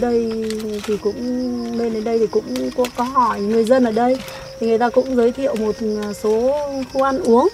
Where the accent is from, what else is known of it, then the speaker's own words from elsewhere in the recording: Hanoi, Vietnam; và chị đi cùng một người bạn là anh Nguyễn Văn Đông. Bọn chị đến từ Hà Nội.